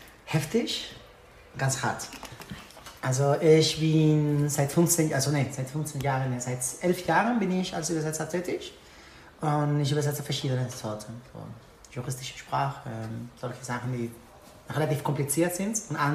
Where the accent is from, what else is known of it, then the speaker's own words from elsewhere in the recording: Seville, Andalusia, Spain; Also ich komme aus Sevilla, ursprünglich aus Sevilla, direkt aus der Stadt.